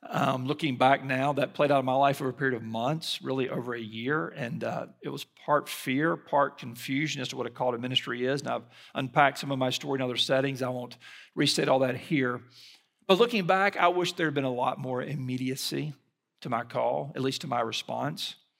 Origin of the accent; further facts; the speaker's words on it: Gulf Coast, United States; As a little boy, I grew up on the Gulf Coast, and we lived on the water.